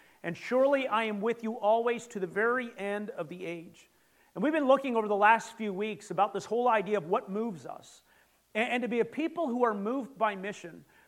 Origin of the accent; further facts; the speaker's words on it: Canada; growing up in Canada, we didn't always have cable.